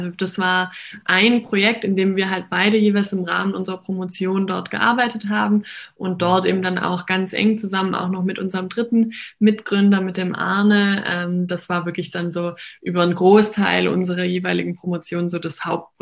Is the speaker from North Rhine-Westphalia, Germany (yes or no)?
no; Heidenheim, Baden-Württemberg, Germany; Nee, ich komme aus Baden-Württemberg, aus Heidenheim. Das ist eine Kleinstadt auf der Schwäbischen Alb.